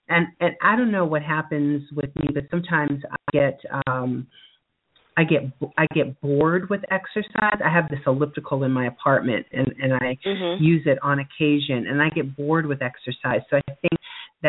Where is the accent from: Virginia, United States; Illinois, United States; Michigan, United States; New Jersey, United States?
New Jersey, United States; I grew up in South Jersey, and there are a lot of produce markets in South Jersey.